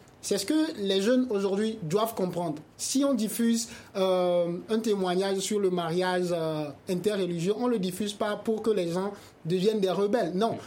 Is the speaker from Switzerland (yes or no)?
no; Niger; now in Mali; ici, au Mali, les gens sont beaucoup plus ouverts que chez nous au Niger.